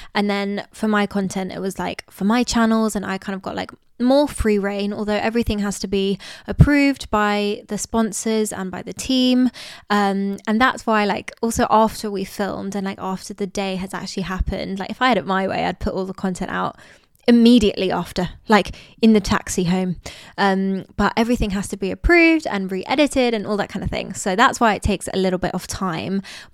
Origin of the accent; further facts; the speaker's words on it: United Kingdom; Not remembering that I'm British and I have a British passport, right?